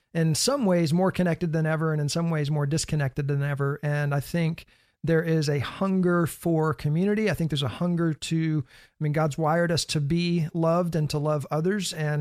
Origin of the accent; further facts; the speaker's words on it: Louisiana, United States; I didn't grow up in church culture. I grew up in Louisiana.